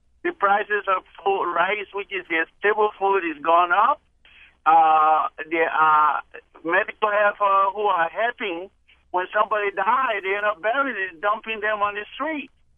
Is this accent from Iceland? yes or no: no; Liberia; I'm from Liberia, the western part of where this Ebola is coming from.